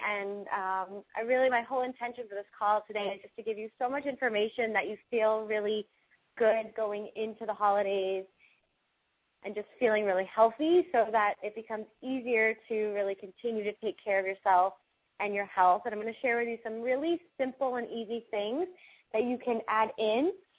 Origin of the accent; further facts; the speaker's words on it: New Hampshire, United States; also born or lived in New York City; I've lived in New York City, and I grew up in New Hampshire. So I'm an East Coast girl living out in the sunshine